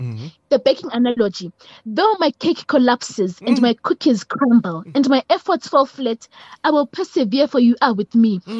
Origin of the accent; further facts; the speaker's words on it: Zimbabwe; I'm from Zimbabwe.